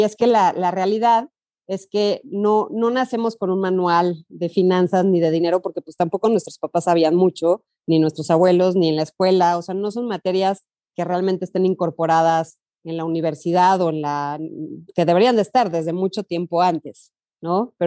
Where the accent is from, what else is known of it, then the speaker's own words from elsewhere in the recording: Mexico City, Mexico; soy de la Ciudad de México, aquí nací. Mis abuelos salieron huyendo de la Segunda Guerra Mundial y México los recibió, los acogió